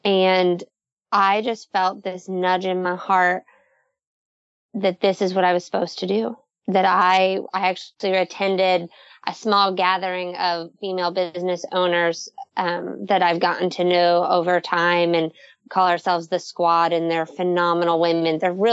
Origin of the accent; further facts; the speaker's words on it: Michigan, United States; now in Nashville, United States; Well, I am a Midwest girl living in the South. I'm originally from Michigan, and I love that connection with you, Amber.